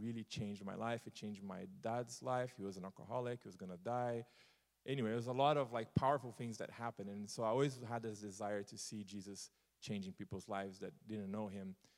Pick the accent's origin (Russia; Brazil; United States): Brazil; Yeah. So, born and raised in Brazil.